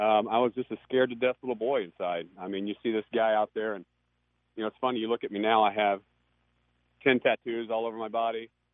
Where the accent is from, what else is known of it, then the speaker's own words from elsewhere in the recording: Texas, United States; I'm a small kid from Texas and shy kid from Texas. And I was growing up in the Bible Belt.